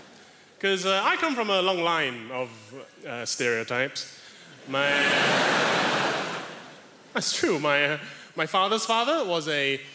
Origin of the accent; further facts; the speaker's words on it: Malaysia; Mixed race fella, I grew up in Malaysia, that's where my parents met, out in Malaysia